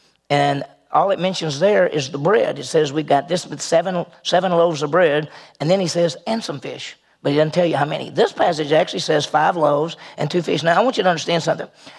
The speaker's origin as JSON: {"language": "English", "town": "Vicksburg", "region": "Mississippi", "country": "United States", "tie": "born or raised there", "said": "I grew up in Vicksburg. There's the Mississippi River right there in Vicksburg."}